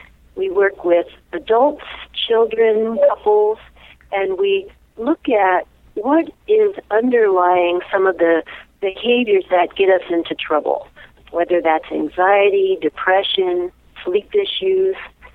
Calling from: Boulder, Colorado, United States; I'm from Boulder, Colorado.

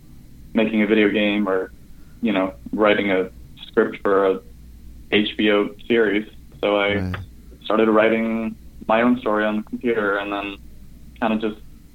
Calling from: Queens, New York, United States

